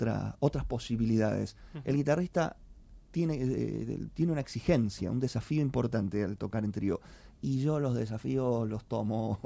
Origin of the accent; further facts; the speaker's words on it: Argentina; yo soy de Argentina